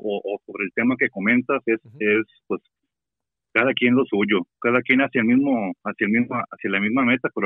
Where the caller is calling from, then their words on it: Monterrey, Nuevo León, Mexico; De Monterrey.